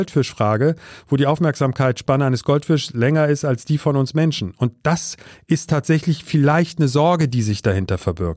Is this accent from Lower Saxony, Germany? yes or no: no; Berlin, Germany; ich komme aus Berlin und habe dort vor allem amerikanisches und britisches Soldatenradio gehört, AFN und BFBS.